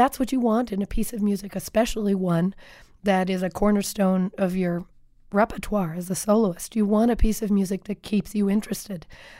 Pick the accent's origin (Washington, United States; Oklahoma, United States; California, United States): Oklahoma, United States; Norman; I grew up in Norman, Oklahoma, your neck of the woods, and I was very much a tomboy as a kid.